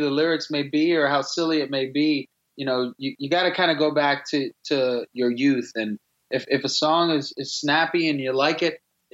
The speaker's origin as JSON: {"language": "English", "region": "Florida", "country": "United States", "said": "I'm from South Florida"}